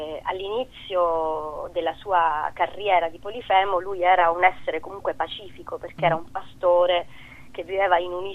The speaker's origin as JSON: {"language": "Italian", "region": "Sicily", "country": "Italy", "said": "io vado lì a intervistarlo perché io sono siciliana"}